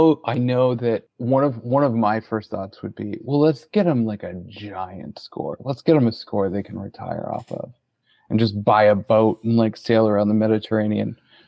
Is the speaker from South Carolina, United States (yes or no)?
yes; South Carolina, United States; now in Nebraska, United States; I'm not from Nebraska. I've lived here for a long time now, but I'm not from here. I grew up in South Carolina.